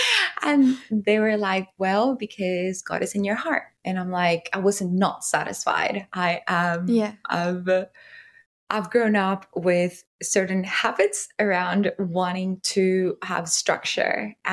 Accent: Puerto Rico; now in Australia; I am originally from Puerto Rico, like from the 1700s. My family has been in Puerto Rico. And I currently live in Australia. I've been in Australia for 10 years. But I was raised in a culturally Catholic home and island.

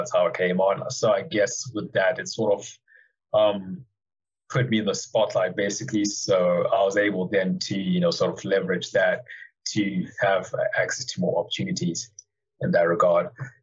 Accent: Zimbabwe; moved away; I'm coming from Zim. I think it's about 6,000 odd miles. So it's definitely quite a walk from Zim.

